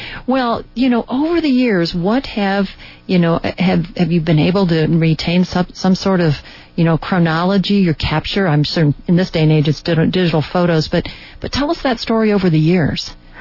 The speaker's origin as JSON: {"language": "English", "region": "Midwest", "country": "United States", "said": "I'm from the Midwest, so I can say that, too."}